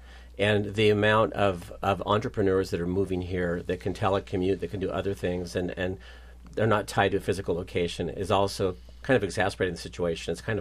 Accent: Astoria, United States; Well, you know, I grew up here in Astoria.

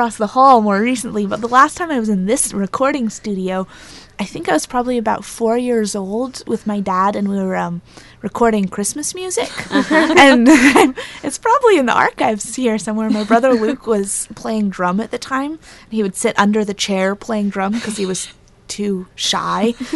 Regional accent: Nova Scotia, Canada; born there; I was born in Nova Scotia, but for all intents and purposes, this is home. I grew up here from a pretty early age

